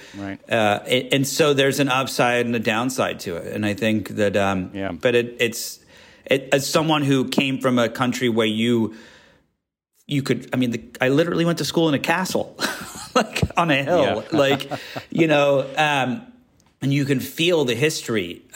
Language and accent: English; England, United Kingdom; growing up in England